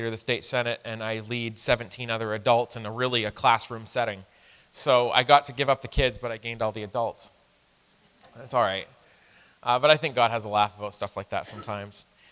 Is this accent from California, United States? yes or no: no; Lisbon Falls, Maine, United States; But I grew up in a Christian family. I'm from Lisbon Falls, Maine. When I was 4 days old, my mom, freshly out of the hospital, brought me to Lisbon Falls Baptist Church to have my first church service.